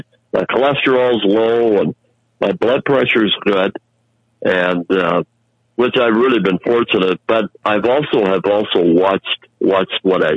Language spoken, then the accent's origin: English; East Grand Forks, Minnesota, United States; also born or lived in Worthington; my hometown from here is about 75 miles northeast of here in Grand Forks. But it's on the Minnesota side. I'm from Minnesota originally, Bob. But I was there for 9 years down at Worthington.